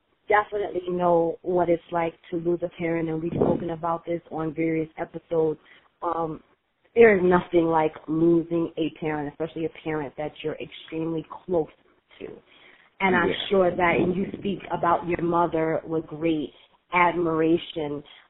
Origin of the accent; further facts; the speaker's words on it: Brooklyn, New York, United States; I'm a Brooklynite as well. Go Brooklyn, BK all day.